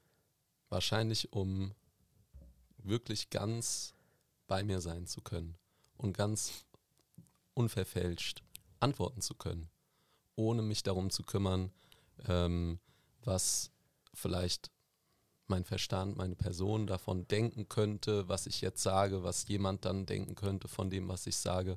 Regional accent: Frankfurt, Hesse, Germany; also born or lived in United States; Ich bin geboren im Bürgerhospital, ganz genau genommen. Und ich bin aufgewachsen im Ostend, Ostend, Ecke Bornheim.

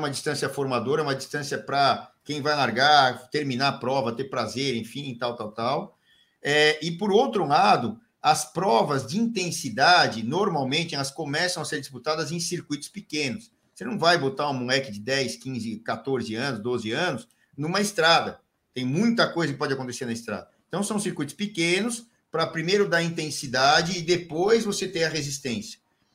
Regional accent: São Paulo, Brazil; born there; Palmas do Tremembé, onde eu nasci, lá na Zona Norte, do lado do Horto Florestal

